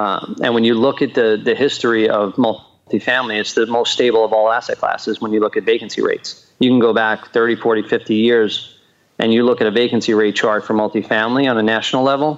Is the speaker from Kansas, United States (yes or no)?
no; New York, United States; you're from South Florida, I'm from New York.